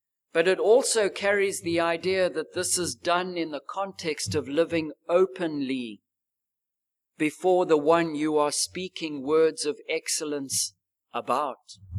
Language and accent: English; Zimbabwe; I never knew the Lord Jesus Christ when I was growing up in Zimbabwe.